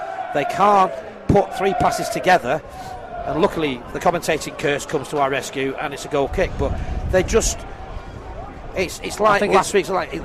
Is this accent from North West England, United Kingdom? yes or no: yes; Manchester, North West England, United Kingdom; I don't do lunchtime. I'm a Mancunian